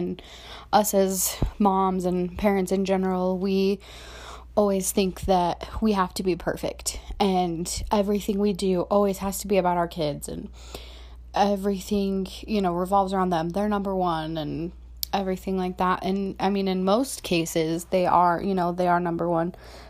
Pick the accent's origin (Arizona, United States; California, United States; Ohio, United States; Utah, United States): Utah, United States; I am only 23, and if you're from Utah, which I am born and raised in Utah, that's kind of, I guess, the normal age for being a mom.